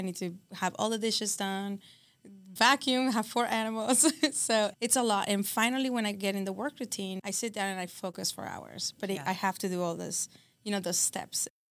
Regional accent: Mexico; also born or lived in Texas / Los Angeles; I was born in Texas. I grew up in Mexico. And when I was about 11 or 12, I went to L.A. We have a family house in Los Angeles.

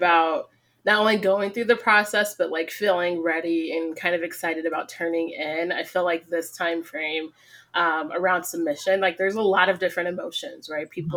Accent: California, United States; now in Arizona, United States; As a Californian myself, replaced many, many times. Now I'm in Arizona, but I claim California and West Coast very hard.

